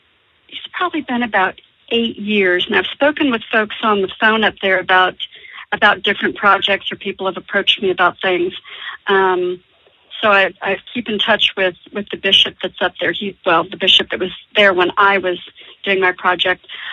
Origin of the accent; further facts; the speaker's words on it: Houston, Texas, United States; now in Austin, United States; Well, I grew up in Houston and pursued a graduate degree in journalism at the University of Texas in Austin, which is where I live now.